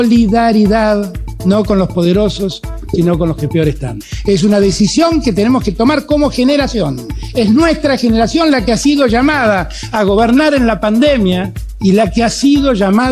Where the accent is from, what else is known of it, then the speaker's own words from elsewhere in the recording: Argentina; Todos queremos crecer y todos como argentinos queremos cumplir.